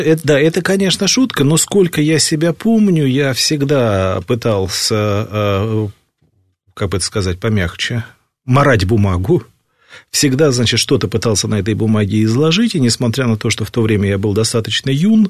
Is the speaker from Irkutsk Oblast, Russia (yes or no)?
no; Zheleznodorozhny, Moscow Oblast, Russia; Я сам из Подмосковья. Город, есть такой город железнодорожный Московской области.